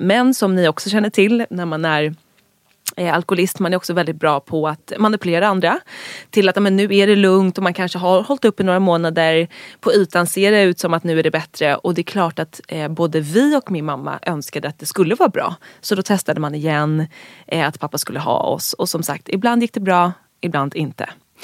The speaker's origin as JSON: {"language": "Swedish", "town": "Dalarö", "region": "Stockholm County", "country": "Sweden", "tie": "born or raised there", "said": "Jag är uppvuxen ute på Dalarö i skärgården, ett litet samhälle. Jag är uppvuxen med min mamma och mina två systrar."}